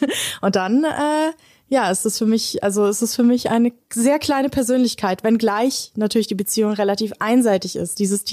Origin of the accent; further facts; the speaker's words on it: Frankfurt, Hesse, Germany; jetzt gibt's relativ wenige Elefanten in Frankfurt, wo ich aufgewachsen bin.